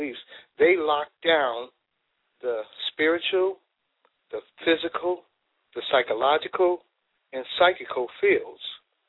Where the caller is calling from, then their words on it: New York, United States; I'm New York.